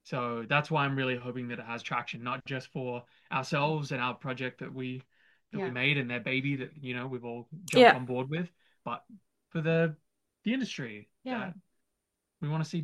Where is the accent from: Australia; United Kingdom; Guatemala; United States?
Australia; figure out immigration stuff, but I'm Australian.